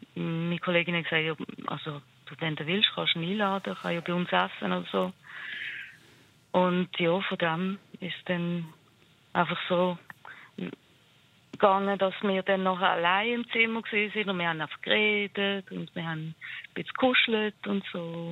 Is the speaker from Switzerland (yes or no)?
yes; Switzerland; Oder keine Ahnung, weil ich ja halt nicht nur Schweizerin bin.